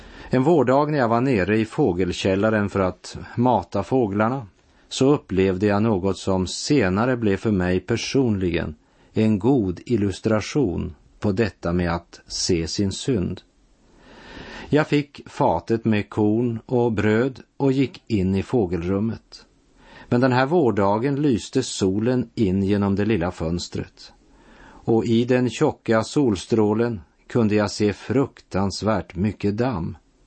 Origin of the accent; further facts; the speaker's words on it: Bygdsiljum, Västerbotten County, Sweden; I Bygdsiljum i Västerbotten, där jag växte upp, hade mina föräldrar konditori och en uteservering sommartid.